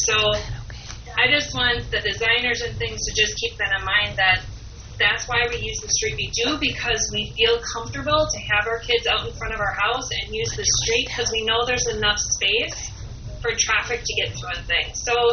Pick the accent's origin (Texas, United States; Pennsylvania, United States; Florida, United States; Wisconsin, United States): Wisconsin, United States; because I grew up in the country, so I grew up in Little South Manitowoc.